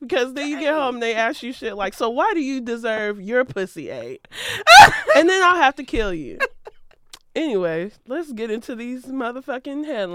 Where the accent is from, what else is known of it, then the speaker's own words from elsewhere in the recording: Ohio, United States; Y'all know I'm from Ohio. I rep Ohio. That's where my niecey poo still is.